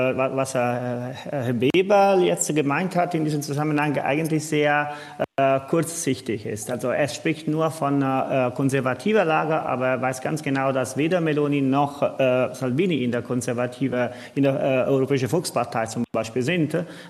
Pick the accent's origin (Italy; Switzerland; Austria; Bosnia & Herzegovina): Italy; Das hoffe ich ja sehr als Italiener.